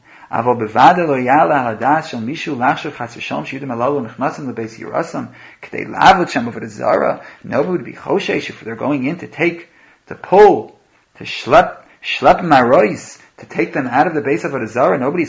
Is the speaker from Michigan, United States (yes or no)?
no; New York City, New York, United States; but I'm a New Yorker, so I'm not exactly convinced that Chicago exists.